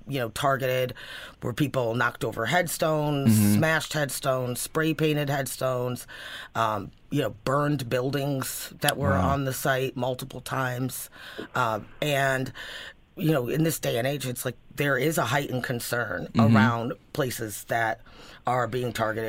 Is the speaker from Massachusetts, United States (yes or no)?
no; Buffalo, New York, United States; I come from Buffalo, New York